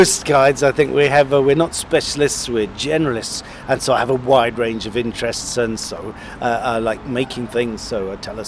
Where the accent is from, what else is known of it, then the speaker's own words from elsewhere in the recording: South West England, United Kingdom; So I grew up in Cornwall, in the countryside, and loved the countryside